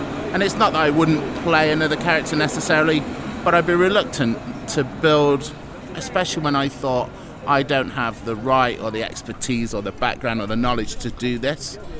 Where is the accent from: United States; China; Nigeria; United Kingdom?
United Kingdom; Mansfield, East Midlands; If I stay in my own accent, I'm always the guy from Mansfield.